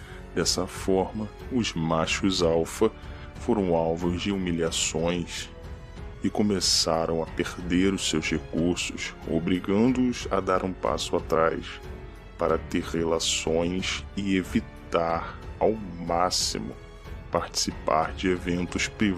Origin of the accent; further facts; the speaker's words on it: Brazil; O Brasil, meu país de origem